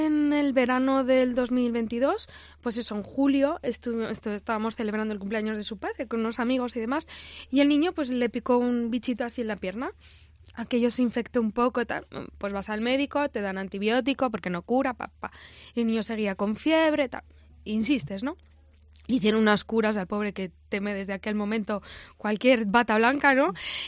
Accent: Madrid, Community of Madrid, Spain; somos de Madrid, o sea, tengo una casa en Valladolid

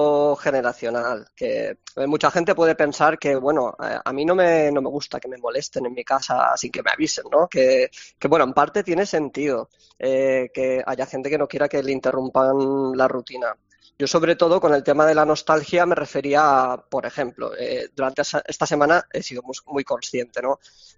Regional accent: Algemesí, Valencian Community, Spain; soy de Algemesí.

